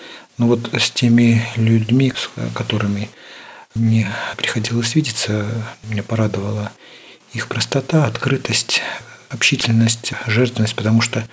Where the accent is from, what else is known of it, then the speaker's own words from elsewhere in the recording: Almaty, Kazakhstan; born there; мама с папой, они поженились в Новосибирске, потом переехали в Алмату, я уже родился в Алмате, и Сибирь не видел, не рос там